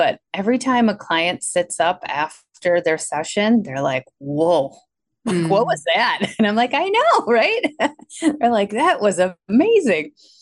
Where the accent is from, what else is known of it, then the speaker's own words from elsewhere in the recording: Milwaukee, Wisconsin, United States; I live in Milwaukee, Wisconsin, hence my accent that you probably are all noticing.